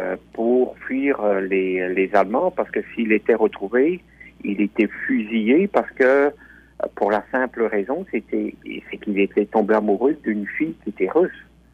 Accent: Belgium; now in Quebec, Canada; Oui, je suis de Belgique. Ça fait 23 ans que j'habite au Québec.

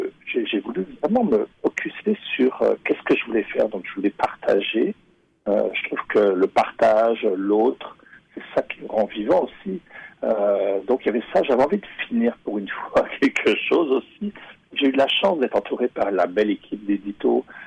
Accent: Brittany, France; Je suis né en Bretagne. Je suis né ce qu'on appelle les Côtes d'Armor. Pour resituer un peu, c'est comme à 45 minutes de Saint-Malo. C'est pas très loin de Dinard. Le Mont-Saint-Michel est à une heure. Moi, j'habitais dans la campagne, donc entouré de verdure, mais j'étais à 15 minutes de la mer.

